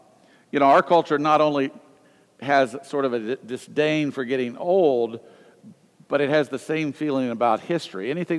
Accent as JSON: {"language": "English", "region": "Southern US", "country": "United States", "tie": "born or raised there", "said": "And actually, I grew up in the South in an era where there was quite a bit of prejudice, and I saw it in my own family"}